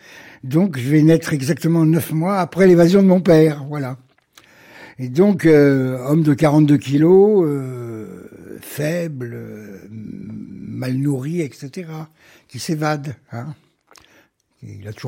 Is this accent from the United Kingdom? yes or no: no; Paris, Île-de-France, France; je suis en face du stade Jean-Bouin, pour ceux qui connaissent bien Paris, en face du Parc des Princes. Derrière chez moi, il y a la clinique du Belvédère.